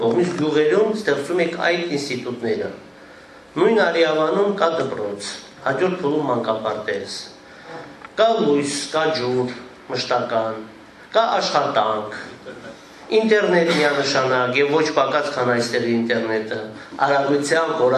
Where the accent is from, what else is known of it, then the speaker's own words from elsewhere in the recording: Nagorno-Karabakh, Azerbaijan; ամենակարևոր հայտարարությունը որպես արցախցի ինձ համար